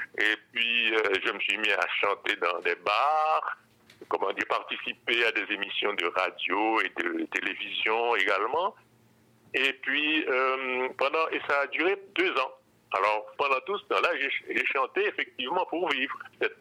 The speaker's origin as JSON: {"language": "French", "country": "Haiti", "moved": "yes", "lives_now": "France", "said": "quand j'ai quitté Haïti, quand je suis allé en France, j'ai continué dans cette lancée de musique populaire aussi"}